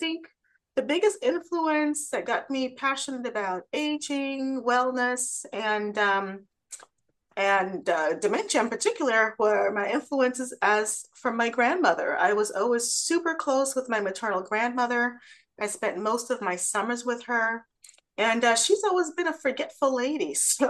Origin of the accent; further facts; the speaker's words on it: New York City, New York, United States; also born or lived in South Florida; now in North Carolina, United States; I'm from New York City. Born in Brooklyn, New York. I've been a transplanted North Carolinian for almost 25 years now.